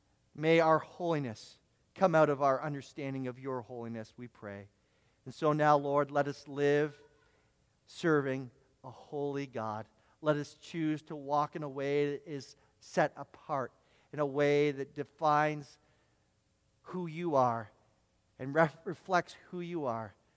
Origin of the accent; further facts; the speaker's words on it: Cobourg, Ontario, Canada; Where are you from? Yeah, we're from Coburg.